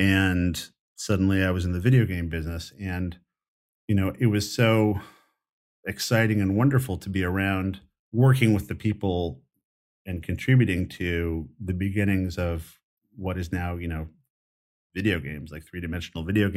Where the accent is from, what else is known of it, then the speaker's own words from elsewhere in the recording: New Mexico, United States; is that I grew up in New Mexico. I thought I was going to be a musician.